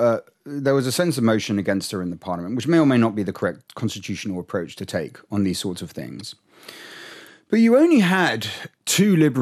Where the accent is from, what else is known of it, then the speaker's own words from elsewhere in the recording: Winchester, South East England, United Kingdom; I grew up in Winchester. It's the kind of constituency that's never going to vote Labour.